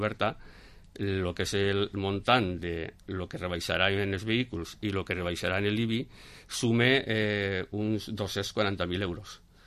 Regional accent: Borriol, Valencian Community, Spain; Així, per exemple, jo vinc de Borriol

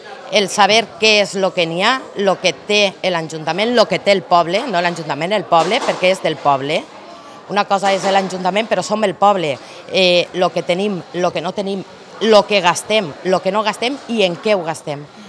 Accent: Vila-real, Valencian Community, Spain; soc una ciutadana de Vila-real, he nascut en Vila-real, he crescut en Vila-real, he estudiat en Vila-real i jo crec que soc coneguda en el poble. Tota la meva família és tota del poble.

